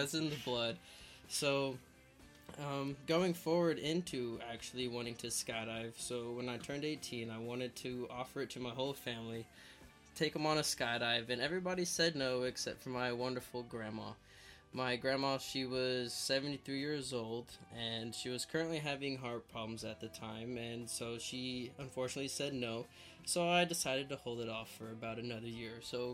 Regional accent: Amarillo, Texas, United States; I'm originally from the Amarillo, Texas, and the good old Panhandle. Grew up, normal lifestyle, high school, little college education.

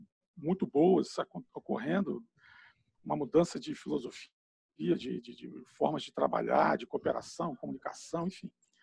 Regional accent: Brasília, Federal District, Brazil; sou aqui de Brasília, tá?

